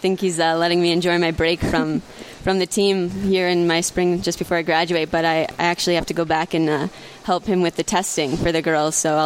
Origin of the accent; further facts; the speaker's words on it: Crookston, Minnesota, United States; Growing up in Crookston, it was kind of you're either for the Sioux or against the Sioux